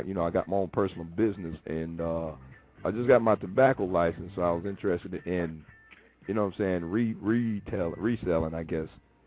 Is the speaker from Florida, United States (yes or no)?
yes; Tampa, Florida, United States; I'm from Tampa though. I'm actually in Tampa, Florida.